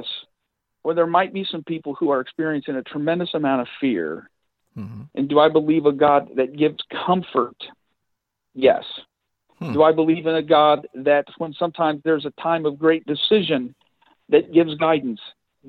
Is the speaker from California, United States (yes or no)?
no; Ohio, United States; I grew up in Northern Ohio. I grew up in the shadow of Cedar Point.